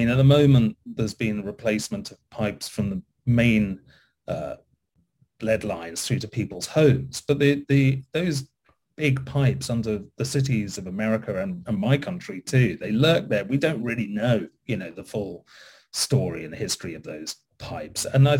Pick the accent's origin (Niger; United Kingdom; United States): United Kingdom; And as a British, white guy coming into a city like this and wanting to reach many, many more Americans